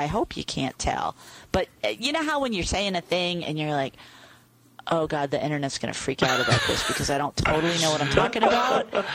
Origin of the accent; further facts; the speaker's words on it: New England, United States; I'm from New England. We can't even talk, much less talk about ourselves.